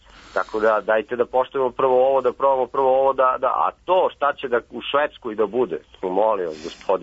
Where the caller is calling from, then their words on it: Kragujevac, Šumadija, Serbia; iz Kragovica.